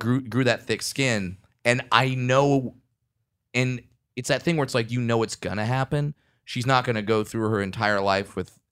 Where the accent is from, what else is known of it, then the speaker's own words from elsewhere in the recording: California, United States; Yeah, but I was raised in Orange County, so we had like a 75% chance of getting that one right.